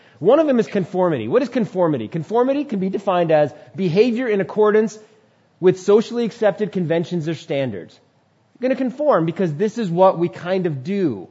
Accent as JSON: {"language": "English", "region": "New York", "country": "United States", "tie": "born there", "said": "But out of God's providence and his decision, I was born in New York, of all places. So I'm really thankful for being in this country"}